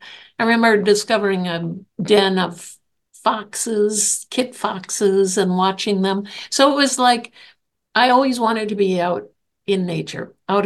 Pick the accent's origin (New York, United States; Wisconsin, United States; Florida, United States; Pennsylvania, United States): Wisconsin, United States; Cedarburg; you know, I grew up in Cedarburg